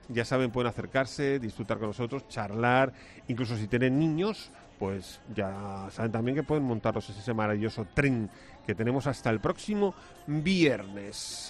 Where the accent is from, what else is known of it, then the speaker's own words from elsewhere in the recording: Region of Murcia, Spain; A los murcianos que nos gustan tanto los melones, el mejor, el melón, el secreto de mi tierra.